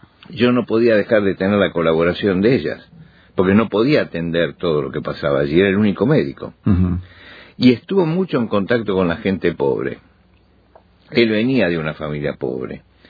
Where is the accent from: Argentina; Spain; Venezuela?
Argentina; Sí, es una excepción como argentino, realmente.